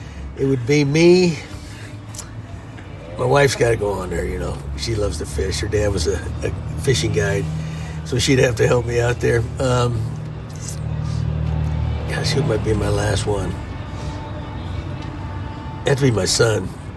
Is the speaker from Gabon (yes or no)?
no; Ireland; An old Irishman. I'm an Irishman